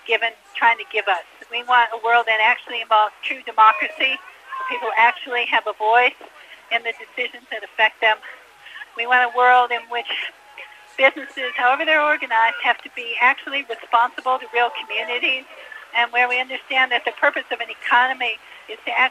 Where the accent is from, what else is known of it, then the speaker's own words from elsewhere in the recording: California, United States; I'm from the San Francisco Bay Area, and I'm here in Calgary